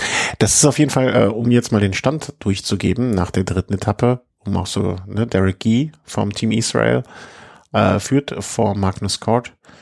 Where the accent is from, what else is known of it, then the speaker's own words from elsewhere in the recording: Cologne, North Rhine-Westphalia, Germany; also als Kölner Patriot